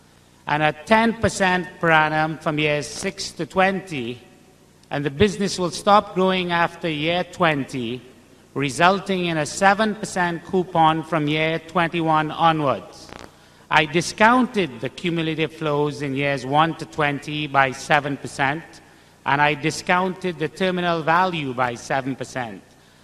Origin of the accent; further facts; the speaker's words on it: Trinidad & Tobago; I'm from Trinidad in the West Indies.